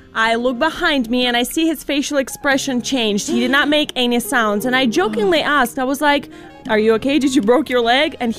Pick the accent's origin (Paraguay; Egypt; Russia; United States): Russia; I love ice. I love snow. I'm from Russia. Let's go.